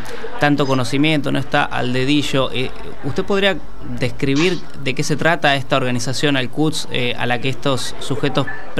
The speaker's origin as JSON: {"language": "Spanish", "country": "Argentina", "said": "el pedido de justicia que todos como argentinos nos merecemos"}